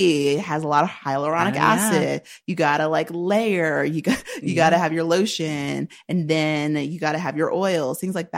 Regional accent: Cleveland, Ohio, United States; We're from Cleveland. We're from

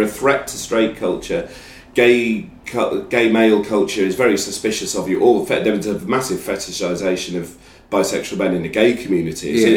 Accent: England, United Kingdom; the processes I was going through of trying to deal with things that I'd not properly dealt with through being English, guilt from religious upbringing

